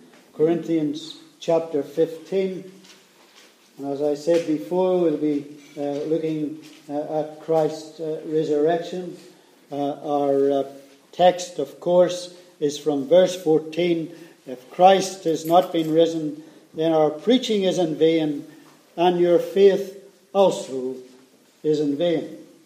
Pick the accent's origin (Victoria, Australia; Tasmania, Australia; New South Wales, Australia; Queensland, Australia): Tasmania, Australia; As you know, we're from Tasmania. The temperature there is a little different to Perth.